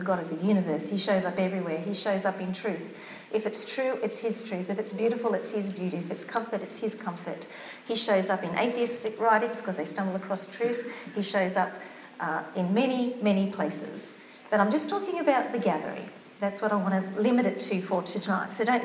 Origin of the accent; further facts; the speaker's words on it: Australia; But we're shy. We're Australian.